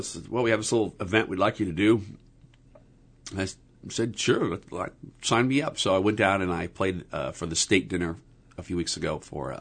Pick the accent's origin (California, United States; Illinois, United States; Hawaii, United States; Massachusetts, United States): Illinois, United States; and I grew up in West Central Illinois, like a farm town. I mean, like smaller than Sitka.